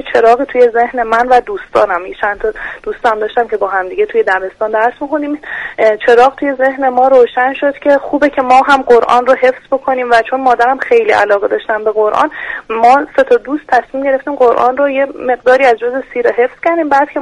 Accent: Isfahan, Iran; بنده 28 سالمه، اهل اصفهان هستم.

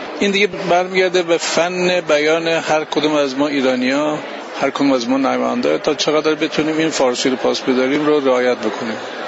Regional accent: Yazd, Iran; حتی ما یزدی ها فقط یه لهجه داریم، یعنی خیلی زبان جداگونه نداریم.

